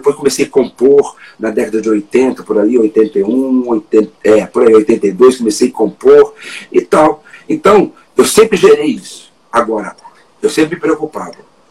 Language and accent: Portuguese; São Paulo, Brazil; Olha, eu nasci no interior de São Paulo, sou de São Paulo, né? E me criei num bairro chamado Brasilândia, em São Paulo. Mais precisamente, Elisa Maria.